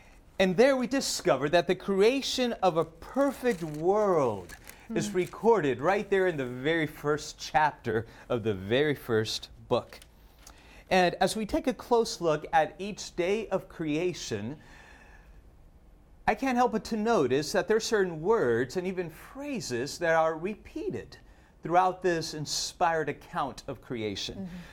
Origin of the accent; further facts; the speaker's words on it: Argentina; You know, I'm from Argentina.